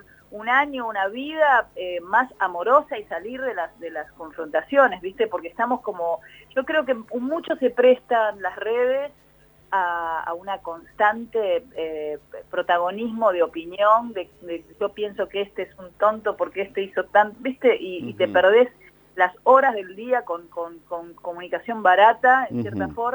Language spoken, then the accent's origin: Spanish; Argentina; también soy una música argentina remadora